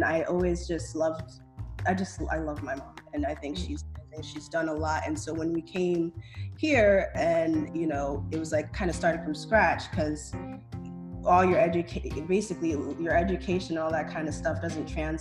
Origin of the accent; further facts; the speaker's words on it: Togo; so I'm from Togo originally. I was born in Togo, West Africa.